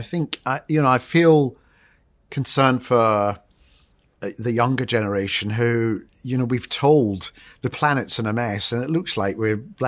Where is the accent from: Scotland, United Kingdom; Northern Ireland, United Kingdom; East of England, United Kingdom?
Scotland, United Kingdom; also born or lived in London, England / United States; I'm from Scotland. So, you know, I'm an Italian in Scotland, and then I moved to London, so I'm a Scot in England.